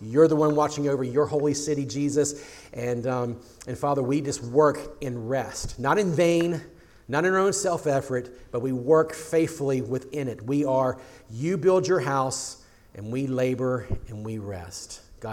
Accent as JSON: {"language": "English", "region": "Virginia", "country": "United States", "tie": "born or raised there", "said": "One of the great stories that comes out of the American Revolution era happened in Virginia, my home state, in January of 1776."}